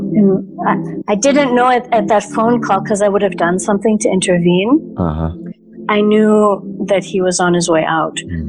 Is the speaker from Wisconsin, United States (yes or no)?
no; Minneapolis, Minnesota, United States; And I grew up in the Twin Cities. I grew up in Minneapolis. And I went to university in Dallas, Texas.